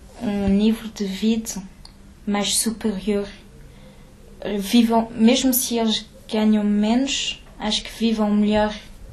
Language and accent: Portuguese; Portugal; now in Paris, France; eu vivo em Paris, mexe-se muito culturalmente e encontramos muitas pessoas. E como sou também português, as duas.